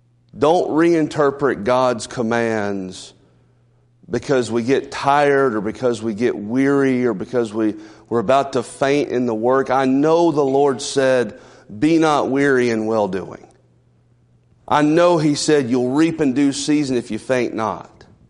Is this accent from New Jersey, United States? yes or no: no; Lebanon, Virginia, United States; from Lebanon, Virginia, and I'm a Virginia Tech fan